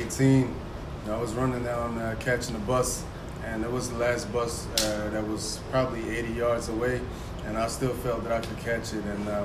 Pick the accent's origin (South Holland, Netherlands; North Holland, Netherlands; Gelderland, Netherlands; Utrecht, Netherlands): North Holland, Netherlands; Amsterdam; also born or lived in Barbados; I'm from Barbados, but I grew up in Amsterdam.